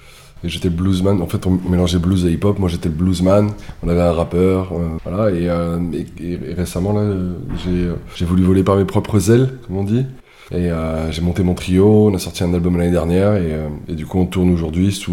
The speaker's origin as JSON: {"language": "French", "country": "France", "said": "Et ils ont des bluesmen là-bas, donc ça, en tant que Français, c'est un peu compliqué."}